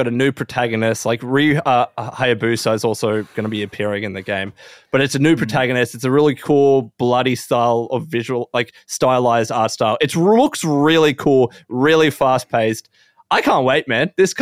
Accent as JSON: {"language": "English", "town": "Canberra", "region": "Australian Capital Territory", "country": "Australia", "also_born_or_lived": "Sydney, Australia", "said": "I wasn't originally from Sydney. I was from Canberra originally. But I spent 8 years in Sydney."}